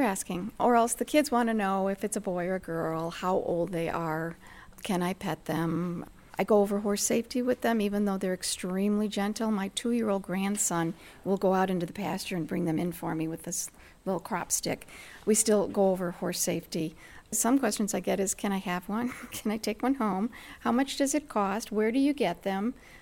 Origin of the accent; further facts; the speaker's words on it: Chicago, Illinois, United States; I grew up in Chicago, probably the only little girl that didn't want a pony because I didn't know they existed.